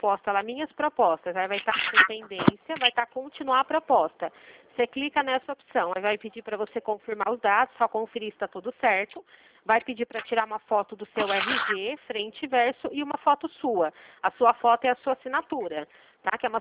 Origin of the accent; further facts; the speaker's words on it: Limeira, São Paulo, Brazil; Eu sou aqui de Limeira, interior de São Paulo.